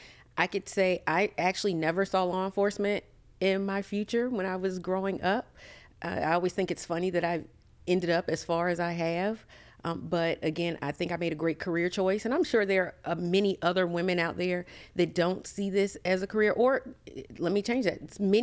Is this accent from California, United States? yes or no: no; Hampton, Virginia, United States; So actually, I'm a true Hamptonian. I grew up in Hampton. I grew up on Chill Road, graduated Hampton High School, graduated Hampton University.